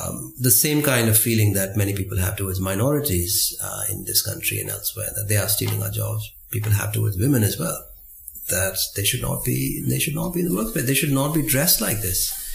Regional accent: India; I remember growing up in India in the 1970s and 80s

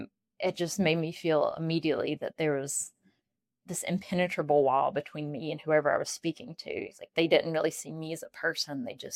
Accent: Appalachia, United States; because my accent, people immediately picked up on it and went, "Oh, where are you from?" I say, "Appalachia,"

